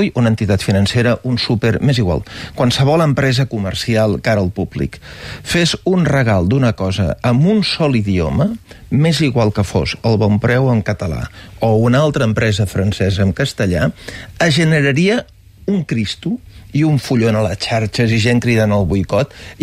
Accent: Mataró, Catalonia, Spain; jo que sóc de Mataró, hi havia Caixa Laietana

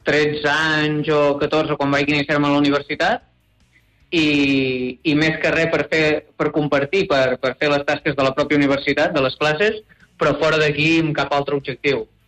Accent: Manresa, Catalonia, Spain; de Manresa.

